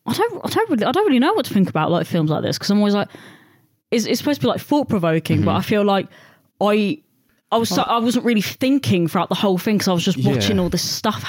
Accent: Luton, East of England, United Kingdom; my hometown

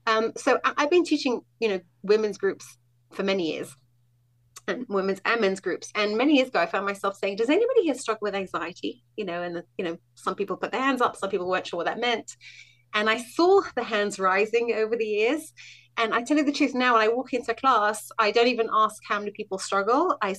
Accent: United Kingdom; moved away as an adult; now in Israel; So, as you can possibly hear, I'm from the UK originally. I'm told that my accent's become much more Americanized over the years, but I can talk like this and then I'll really impress your audience.

